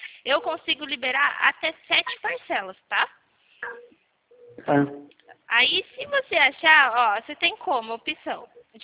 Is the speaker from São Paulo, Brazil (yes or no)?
yes; São Carlos, São Paulo, Brazil; Eu sou daqui de São Carlos